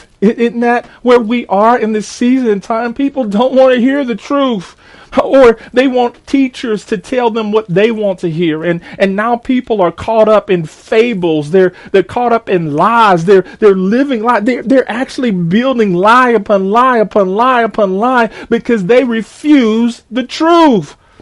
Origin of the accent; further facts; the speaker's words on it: McLeansville, North Carolina, United States; I remember as a young kid and growing up in McLeansville